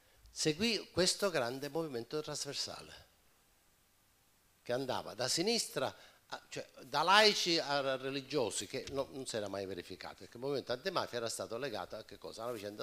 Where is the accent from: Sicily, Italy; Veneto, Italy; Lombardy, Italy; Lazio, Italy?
Sicily, Italy; Casteldaccia; Io sono di Casteldaccia, quindi ne parlo in quanto, diciamo, diretto attore